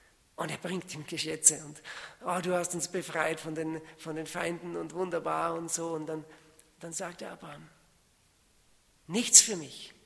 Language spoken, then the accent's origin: German; Austria; Als ich jung war, war ich fasziniert von den Skifahrern. Bei uns in Österreich, da kann man gut Skifahren.